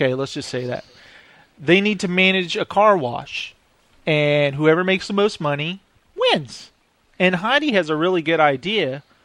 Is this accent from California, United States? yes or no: no; Brooklyn, New York, United States; How come guys from Brooklyn's always have to? I'm from Brooklyn. I'm kind of out there.